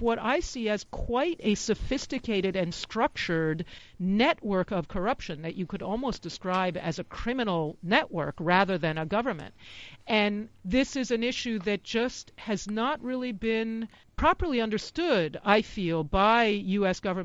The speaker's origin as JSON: {"language": "English", "country": "United States", "said": "because I'm an American"}